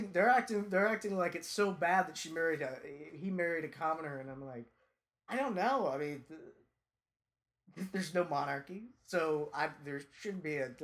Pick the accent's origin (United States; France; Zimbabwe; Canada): United States; But of course, as an American, my only thought was, what the fuck?